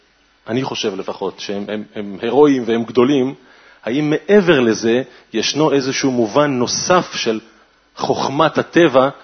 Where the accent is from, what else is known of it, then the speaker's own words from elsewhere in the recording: Nof HaGalil, Northern District, Israel; אני גם מנצרת עילית